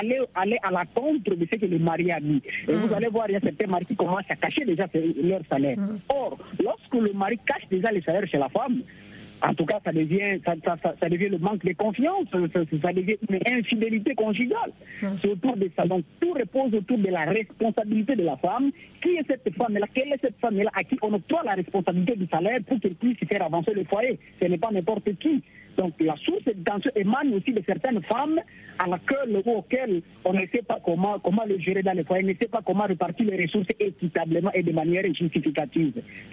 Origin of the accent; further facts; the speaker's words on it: DR Congo; Ici chez nous, en RDC, République démocratique du Congo